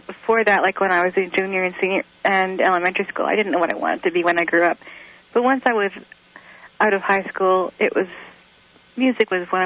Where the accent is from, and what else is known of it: Calgary, Alberta, Canada; born or raised there; also born or lived in Saskatoon